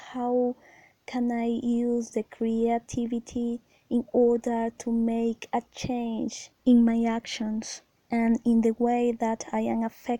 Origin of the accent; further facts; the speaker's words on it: Venezuela; I am from Venezuela, and I am living in Mérida City. I started to come along to the Buddhist Center when I was 16, and now I am 25.